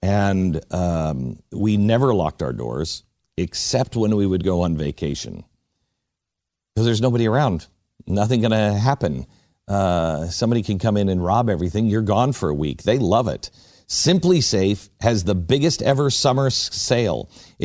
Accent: Mount Vernon, Washington, United States; I remember we grew up in Mount Vernon, Washington, at 202 Warren.

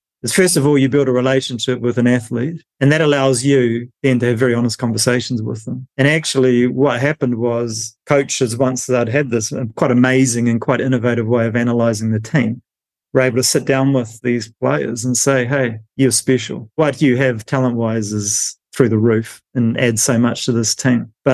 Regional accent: New Zealand; now in United Kingdom; I'm a New Zealander, but I live in England and quite close to Oxford.

